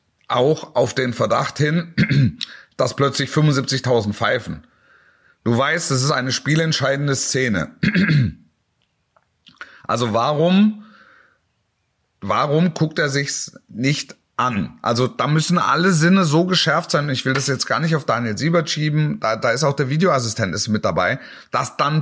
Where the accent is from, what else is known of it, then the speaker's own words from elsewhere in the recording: Dortmund, North Rhine-Westphalia, Germany; ich als Dortmunder würde auch die Pusteln kriegen